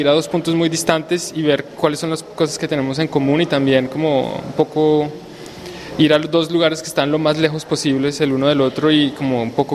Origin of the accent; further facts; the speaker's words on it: Colombia; Y una de estas resulta ser en Colombia, que es de donde yo vengo, y coincide con una ciudad en Indonesia.